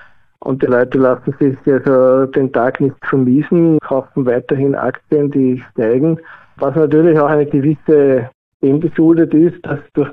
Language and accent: German; Vienna, Austria; bin aus Wien